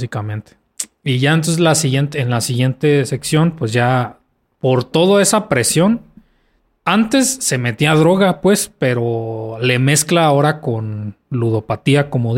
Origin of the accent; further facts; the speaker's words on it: Mexico; yo como mexicano que tampoco consumía eso